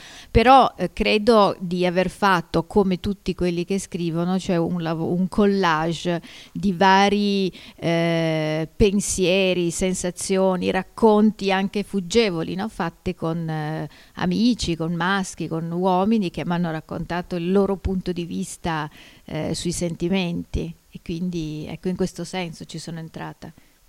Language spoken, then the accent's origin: Italian; Turin, Piedmont, Italy; io sono torinese, però ho spesso lavorato con persone del sud e quindi ho nella testa questo linguaggio